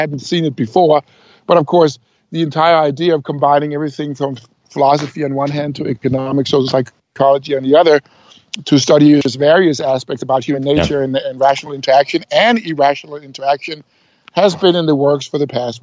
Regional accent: Copenhagen, Capital Region, Denmark; Copenhagen is very different from what it used to be.

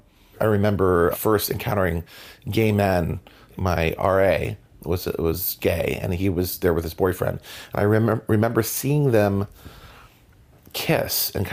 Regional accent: Providence, Rhode Island, United States; age 48. I grew up in Providence, Rhode Island. It's a university town, Brown and RISD.

